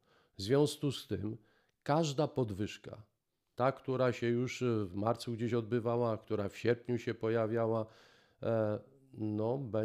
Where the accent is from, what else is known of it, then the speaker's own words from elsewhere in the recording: Silesian Voivodeship, Poland; Kolejny raz jesteśmy sortowani jako Ślązacy